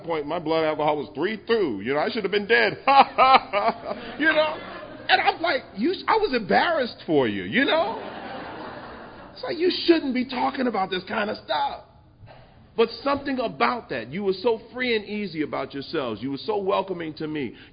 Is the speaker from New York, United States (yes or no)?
yes; New York, United States; Now, I'm from New York.